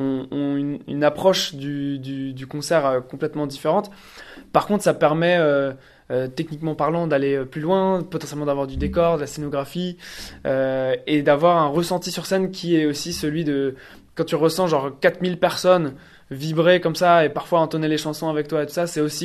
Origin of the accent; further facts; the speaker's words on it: Saint-Malo, Brittany, France; Alors forcément, les dates en Bretagne, symboliquement, comme je suis breton, étaient très attendues.